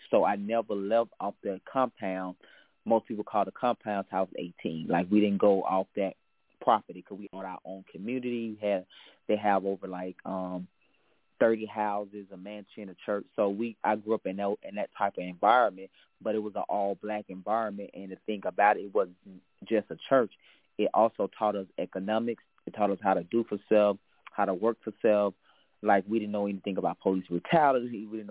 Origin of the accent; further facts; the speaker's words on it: Alabama, United States; So my background is I grew up in Alabama. I am now 32 years old, but I grew up in Alabama, and I grew up in what most people would call a cult.